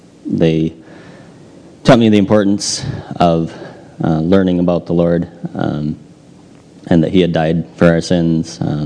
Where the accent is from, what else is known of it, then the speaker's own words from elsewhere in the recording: Lowell, Massachusetts, United States; But yeah, I grew up in the Methodist Church in Lowell. Lived in this area all my life.